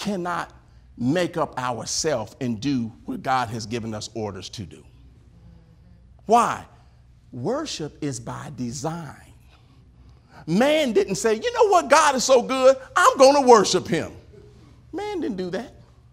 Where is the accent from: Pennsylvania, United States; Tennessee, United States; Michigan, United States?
Tennessee, United States; I'm from Tennessee.